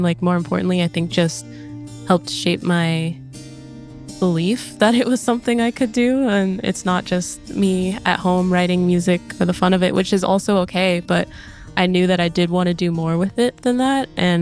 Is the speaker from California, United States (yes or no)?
yes; Hercules, California, United States; also born or lived in Oakland; I grew up in Hercules, California, kind of back and forth between there and Oakland for most of middle and high school.